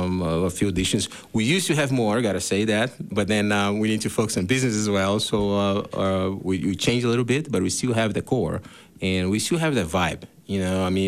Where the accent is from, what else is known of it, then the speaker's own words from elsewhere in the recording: Brazil; when I grew up in Brazil in certain places, where I'm from, we got the second biggest Japanese culture in Brazil, and then I kind of grew up around